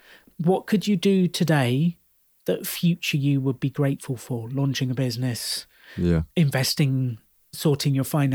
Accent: United Kingdom; I'm British, so it sounded cool to me.

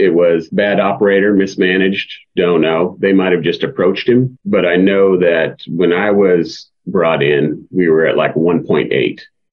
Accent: Kansas City, Missouri, United States; I am originally from Kansas City.

